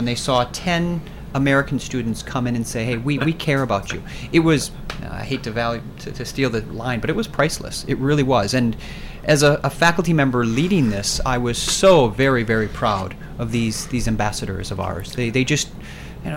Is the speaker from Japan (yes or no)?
yes; Japan; because I grew up in Japan.